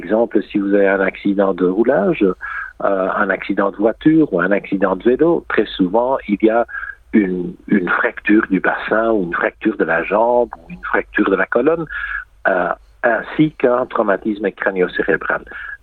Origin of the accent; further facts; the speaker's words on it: Belgium; now in Australia; moi je ne suis pas australien, je suis belge d'origine.